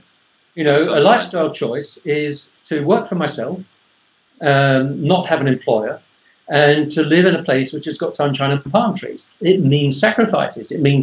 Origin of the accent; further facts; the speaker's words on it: London, United Kingdom; That living in England, I am obviously a Londoner indeed